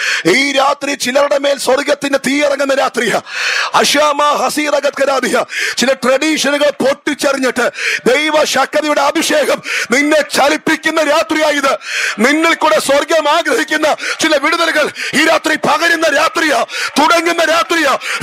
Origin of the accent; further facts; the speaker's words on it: Helibria, Kerala, India; born there; ഏലപ്പാറയ്ക്ക് അടുത്ത് ഹെലിബ്രിയ എന്റെ ജന്മസ്ഥലവാ.